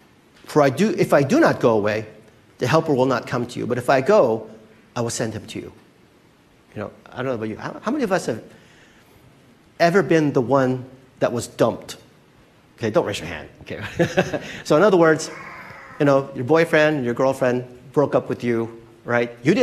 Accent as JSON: {"language": "English", "country": "Philippines", "said": "Why? Because I'm Filipino."}